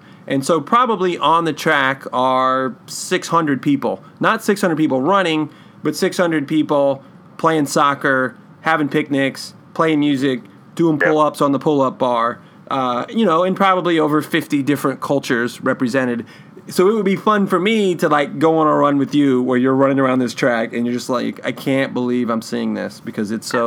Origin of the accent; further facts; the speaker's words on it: Logansport, Indiana, United States; also born or lived in Winamac; I was born in Logansport, 30 miles to the south. We didn't move to Winnemac until I was in the eighth grade.